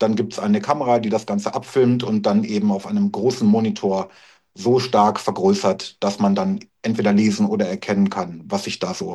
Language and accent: German; Cologne, North Rhine-Westphalia, Germany; Ansonsten bin eine Kölsche Jung